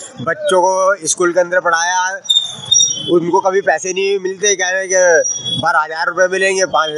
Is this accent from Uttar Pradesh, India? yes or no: yes; Jalalabad, Uttar Pradesh, India; now in Delhi, India; जिला शामली में है, क्या नाम है, कस्बा है जलालाबाद।